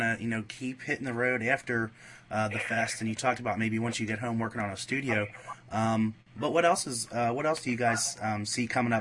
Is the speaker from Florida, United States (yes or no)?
no; Philadelphia, Pennsylvania, United States; Being born and raised in Philly, I'm going to have to disagree with you